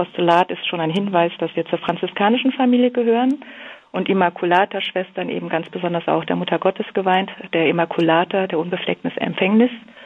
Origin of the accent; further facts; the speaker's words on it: Berlin, Germany; born there; ich bin jetzt in Berlin geboren, habe halt koreanische Wurzeln. Und meine Mama, die kommt aus einer sehr tief religiösen, katholischen Familie.